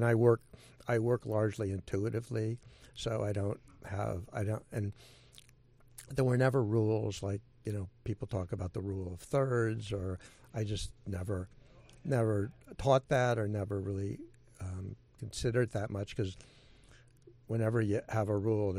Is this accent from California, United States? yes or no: yes; San Francisco, California, United States; I grew up in I grew up in Golden Gate Park in San Francisco when I was a kid. I lived half a block from it